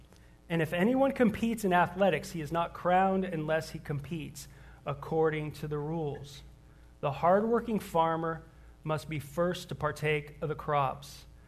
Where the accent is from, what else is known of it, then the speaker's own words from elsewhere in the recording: California, United States; now in Tucson, United States; Because I'm from San Fernando Valley